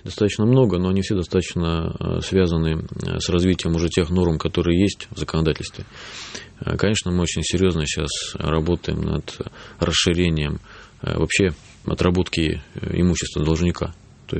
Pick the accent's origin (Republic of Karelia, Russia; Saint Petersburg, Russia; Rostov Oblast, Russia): Republic of Karelia, Russia; Да, я родом из Карелии.